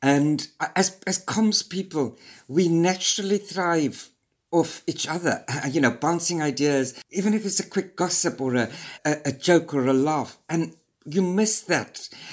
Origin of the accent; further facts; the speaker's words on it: Zimbabwe; because I'm originally from Zimbabwe, and we have turns of phrases